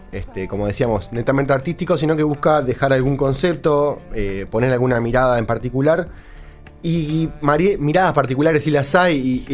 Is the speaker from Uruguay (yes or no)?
yes; Uruguay; Es una pregunta que como uruguaya no podemos escapar.